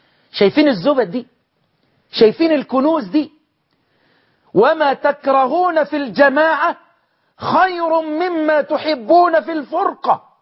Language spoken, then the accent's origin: Arabic; Egypt; نحن عندنا في مصر هنا